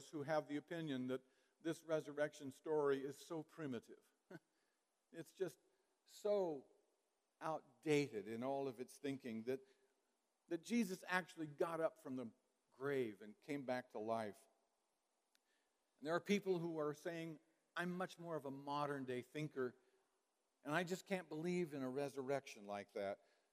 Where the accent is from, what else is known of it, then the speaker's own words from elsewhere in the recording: Pella, Iowa, United States; came to my hometown of Pella, Iowa